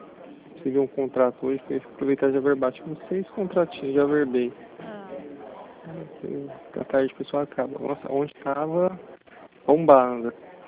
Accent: Mirassol, São Paulo, Brazil; É que eu sou de Mirassol, mas eu consegui na época.

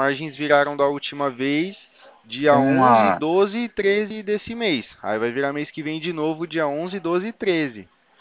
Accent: Itu, São Paulo, Brazil; Eu sou de Itu.

